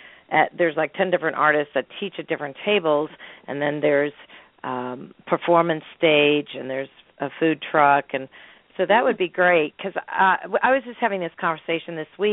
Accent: East Coast, United States; now in Missouri, United States; I mean, I came from the East Coast. I don't know. People don't speak with a lot of hate speech in places I had lived prior to Missouri.

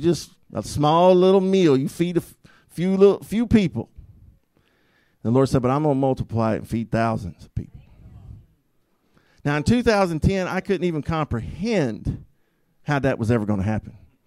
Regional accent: Opelika, Alabama, United States; Go start a church in Opelika, Auburn, our home, my hometown. Go home and start a church.

